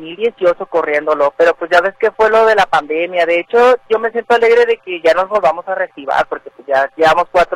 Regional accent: Tapalpa, Jalisco, Mexico; No, vengo de Talpa, de Tapalpa.

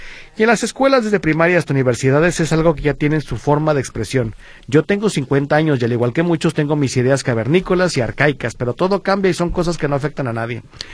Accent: Jalisco, Mexico; uno de los lugares más emblemáticos para nosotros como tapatíos.

